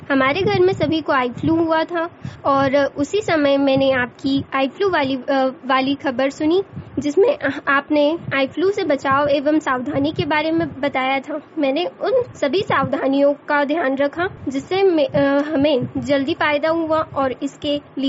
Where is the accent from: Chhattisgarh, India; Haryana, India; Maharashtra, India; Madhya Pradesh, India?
Madhya Pradesh, India; Khandwa; और मैं खंडवा जिले से हूँ।